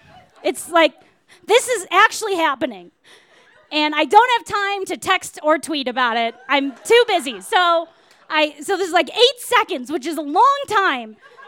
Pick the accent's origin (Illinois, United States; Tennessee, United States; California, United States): Illinois, United States; Wilmette; So I am from Wilmette, Illinois, and that means that it's a super suburb where there are no guns ever